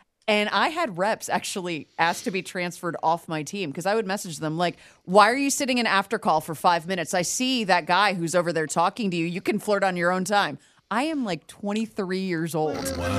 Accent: Connecticut, United States; now in Nashville, United States; Here I am coming from Connecticut, where Connecticut is very, again, it's very New York City.

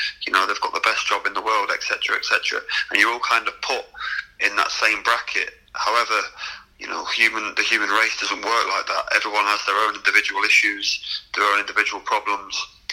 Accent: Coventry, West Midlands, United Kingdom; I grew up in Coventry. I'm a Coventry lad, and I had a season ticket at Coventry as a kid

